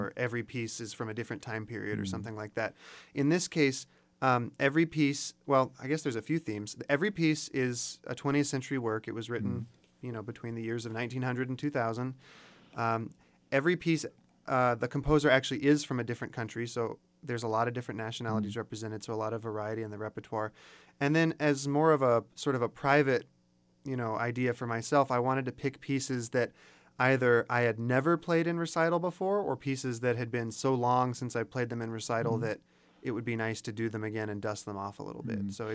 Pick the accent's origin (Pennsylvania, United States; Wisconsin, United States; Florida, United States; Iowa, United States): Florida, United States; also born or lived in Boston, United States; Being, you know, growing up in Florida, living in Boston, you know, things are a lot more flat out in that part of the country.